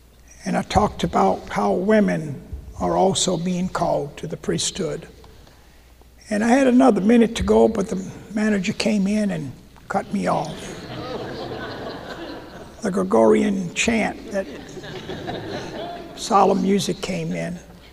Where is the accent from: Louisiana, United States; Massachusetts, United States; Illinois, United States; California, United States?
Louisiana, United States; It brought back memories of growing up in Louisiana, going to segregated schools for 12 years in that little town